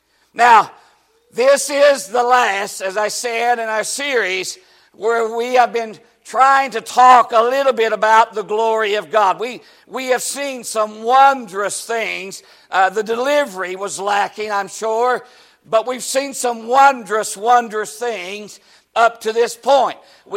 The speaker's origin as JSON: {"language": "English", "region": "West Virginia", "country": "United States", "said": "Now, people make fun of me for saying reckon, because I'm from West Virginia, But I say reckon a lot."}